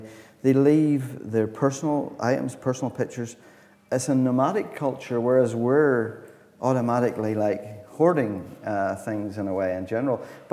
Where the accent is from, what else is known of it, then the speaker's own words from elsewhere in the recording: Ballymena, Northern Ireland, United Kingdom; as a boy in Ballymena, you really can't get away from that.